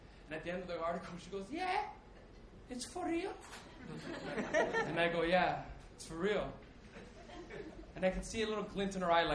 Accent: Toronto, Ontario, Canada; I grew up on Lansdowne and Bloor. Anybody ever been to Lansdowne and Bloor?

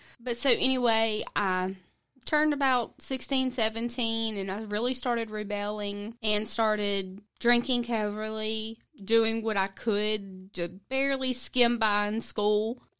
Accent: Georgia, United States; Okay. I grew up in South Georgia area. My parents were divorced. I was in and out of church with my grandparents my whole life.

